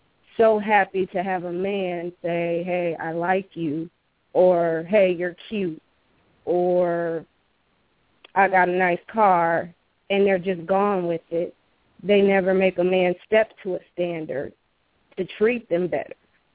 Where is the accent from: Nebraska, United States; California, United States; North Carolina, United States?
Nebraska, United States; Omaha; now in Hastings, United States; So, I'm originally from Omaha.